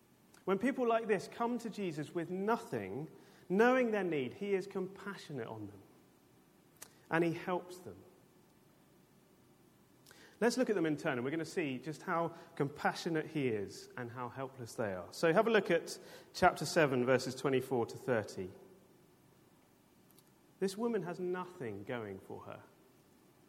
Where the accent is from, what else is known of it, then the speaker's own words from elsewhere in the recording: United Kingdom; I don't know if you are as British as I am, perhaps you are, perhaps you're not